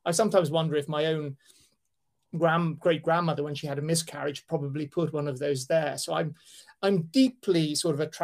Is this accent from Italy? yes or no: yes; Italy; now in Ireland; because I came from Italy and probably wasn't, and I didn't go to university in Ireland, I didn't have to learn Irish.